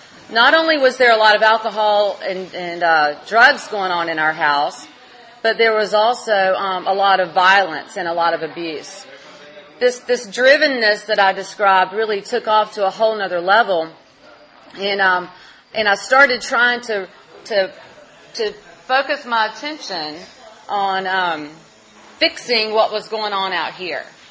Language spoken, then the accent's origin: English; Georgia, United States; I ended up finishing with law school and moving back to my hometown down in South Georgia.